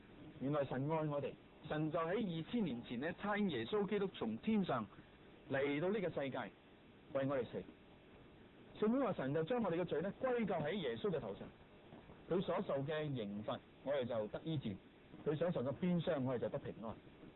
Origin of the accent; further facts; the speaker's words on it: China; 我们中国人人生七十古来稀